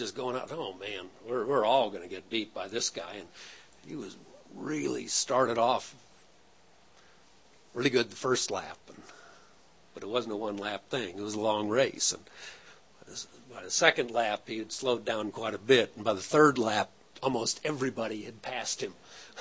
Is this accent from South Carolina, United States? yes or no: no; Pasadena, California, United States; And then we went to Pasadena that year. Well, I grew up in Pasadena, big deal.